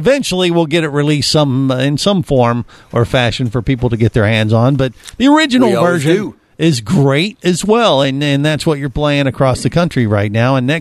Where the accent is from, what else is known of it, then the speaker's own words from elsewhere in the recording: Ohio, United States; now in Orlando, United States; I've never had the opportunity to go to it myself, even though I grew up in Ohio. Go figure. You know, we're in Orlando now